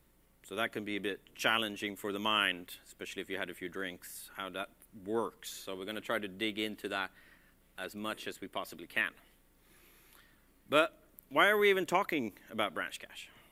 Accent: Sweden; I'm from Sweden.

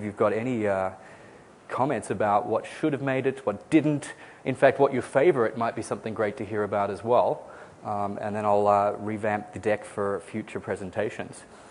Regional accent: Australia; now in United States; I am Australian. I've been living in the US for the past 4 years, so my accent is a little confused.

